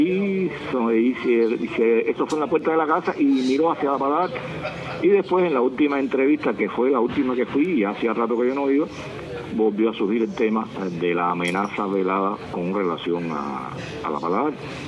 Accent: Cuba; Yo nací en Cuba, viví en Cuba, llevaba 50 años

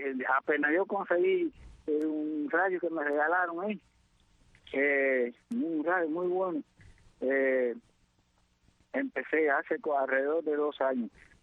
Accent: Cuba; moved away as an adult; now in Jamaica; Yo me hice ciudadano jamaicano porque mis padres nacieron allí y entonces por ahí pude salir. Yo soy de Barney, ese pueblecito aguerrido

